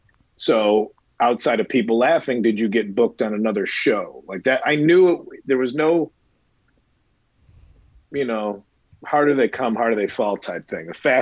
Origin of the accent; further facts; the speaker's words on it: Midwest, United States; and I told them, like, but I'm from the Midwest.